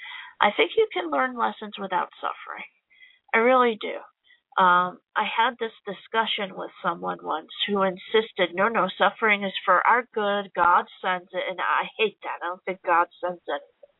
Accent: New Jersey, United States; now in Illinois, United States; I was from New Jersey. This is my first house in Illinois.

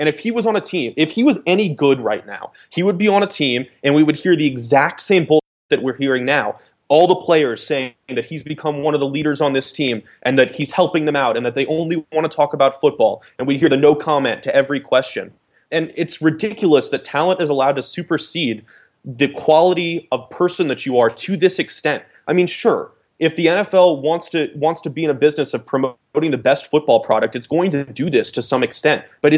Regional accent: the South, United States; I grew up in the South.

